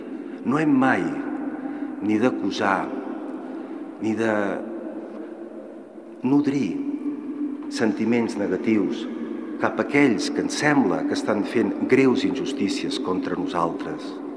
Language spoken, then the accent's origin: Catalan; Catalonia, Spain; Veure el que està fent l'Estat profundament em fereix com a català.